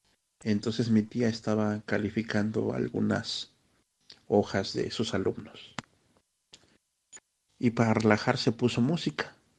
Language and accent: Spanish; Cuernavaca, Morelos, Mexico; de Cuernavaca y voy a contarles una pequeña historia